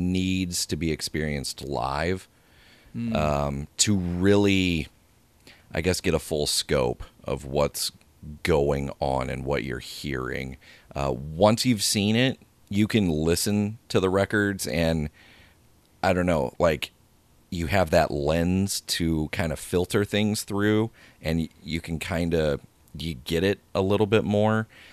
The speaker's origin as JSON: {"language": "English", "region": "Illinois", "country": "United States", "said": "I'm from Central Illinois. So Cornerstone's like, okay, within an hour from me."}